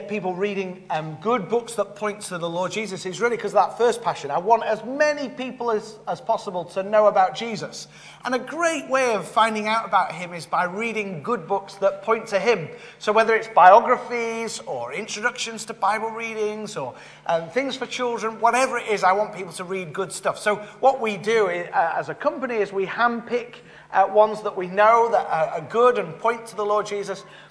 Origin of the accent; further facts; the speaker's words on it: Yorkshire and the Humber, United Kingdom; Yorkshire. So that's, I'm a Yorkshireman.